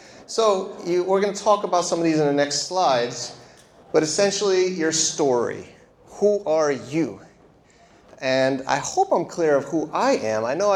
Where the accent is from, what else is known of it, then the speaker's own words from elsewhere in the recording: New York City, New York, United States; moved away as an adult; now in China; But I'm American still. Trying to become a not American, but I'm still American